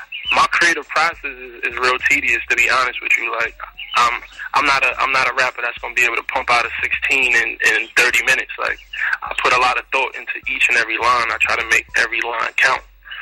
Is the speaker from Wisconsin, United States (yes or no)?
no; Brooklyn, New York, United States; Well, I mean, like every kid growing up in Brooklyn, you know … was definitely big, inspirations behind my love for hip-hop.